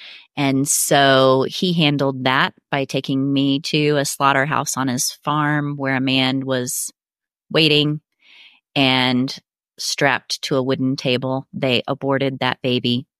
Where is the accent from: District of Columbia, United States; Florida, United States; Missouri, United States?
Missouri, United States; So I grew up in the Midwest, in southern Missouri, in what many would call the buckle of the Bible Belt. You know, there's a church on every corner.